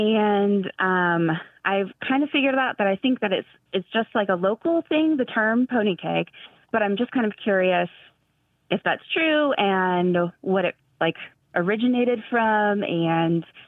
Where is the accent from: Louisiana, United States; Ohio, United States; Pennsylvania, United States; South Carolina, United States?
Ohio, United States; Cincinnati; now in Chesapeake, United States; When I was growing up in Cincinnati, we had a little store on the corner of our street